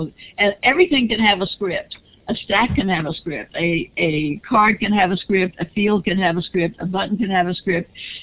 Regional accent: United States; as an American

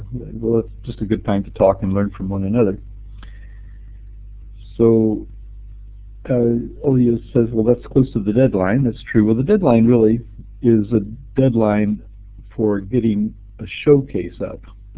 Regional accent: Texas, United States; I grew up in Texas, and I sort of associate the terrain around San Antonio with Arizona.

